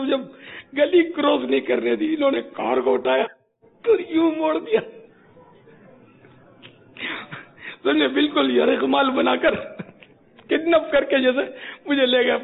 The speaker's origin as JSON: {"language": "Urdu", "region": "Gujarat", "country": "India", "said": "گجرات کا صوبہ، میں بھی اسی صوبے سے تعلق رکھتا ہوں."}